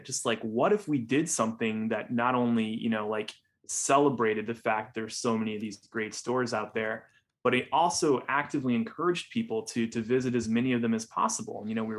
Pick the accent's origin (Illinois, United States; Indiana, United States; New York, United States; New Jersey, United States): Indiana, United States; I grew up in Northwest Indiana, so I was intimately familiar with Kokomo Toys.